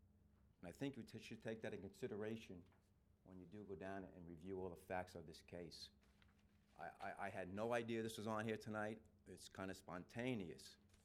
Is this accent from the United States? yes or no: yes; Shelbyville, Delaware, United States; I'm from Shelbyville, Delaware.